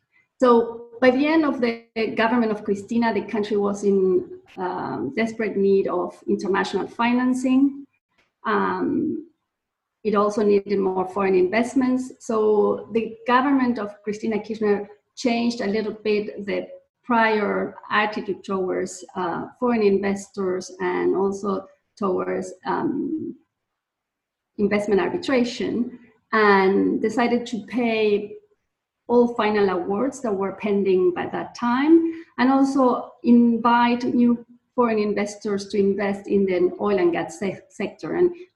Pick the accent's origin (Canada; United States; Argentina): Argentina; English is a second language; In all disclosure, I'm from Argentina, so it's my beloved country.